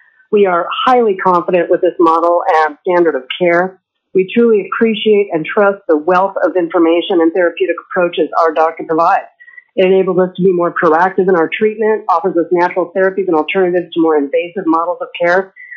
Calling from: Fairbanks, Alaska, United States; I'm calling from Fairbanks, and I'm calling in support of HB 115.

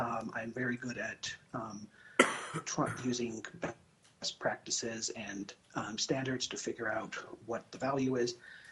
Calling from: Nairobi, Kenya; I live in Anchorage. I am calling in from Nairobi, Kenya.

